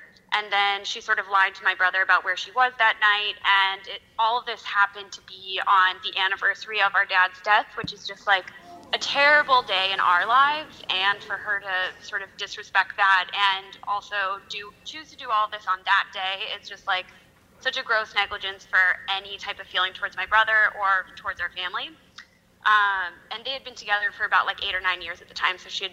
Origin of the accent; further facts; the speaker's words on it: Chicago, Illinois, United States; I'm from Chicago.